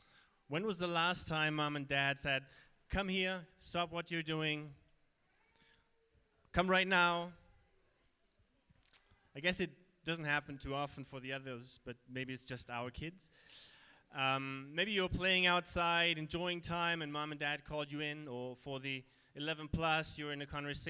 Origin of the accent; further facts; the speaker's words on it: Germany; English is a second language; moved away as an adult; now in Malawi; It's a German name. We come from Germany, my wife and our three kids. We've been here since October 2017 in Malawi